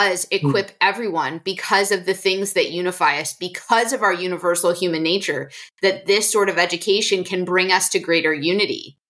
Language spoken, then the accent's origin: English; Rochester, United States; I went K through sixth grade or pre-K through sixth grade at the Catholic school in my hometown of Rochester. I was actually in a tiny little suburb.